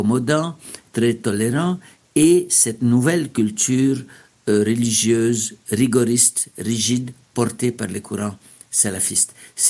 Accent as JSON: {"language": "French", "country": "Egypt", "tie": "born or raised there", "said": "celles que moi j'ai connues en grandissant en Égypte"}